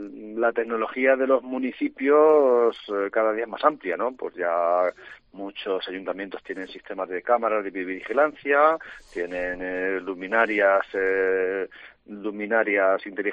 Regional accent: Castilla-La Mancha, Spain; Somos de aquí, somos de Castilla-La Mancha, trabajamos para las provincias castellano-manchegas, hablamos el mismo idioma

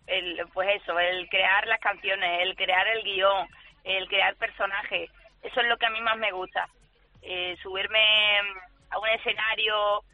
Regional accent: Seville, Andalusia, Spain; en mis primeras canciones también digo que soy de Triana. Siempre la verdad que meto de dónde soy, porque estoy orgullosa de ser andaluza.

